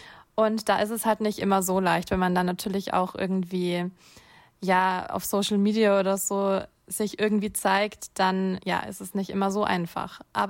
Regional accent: Nuremberg, Bavaria, Germany; Ich komme aus Nürnberg. Ich bin 25 Jahre alt.

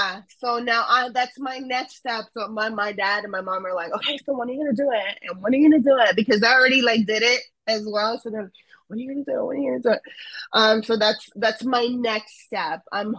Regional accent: Florida, United States; also born or lived in Ecuador / New York; I am Ecuadoriana. I'm from Ecuador. I was born there, and I came to the States very little. I was 4 years old. My parents brought me, we lived in New York first for a few years, and then I was raised in South Florida, in a Broward area

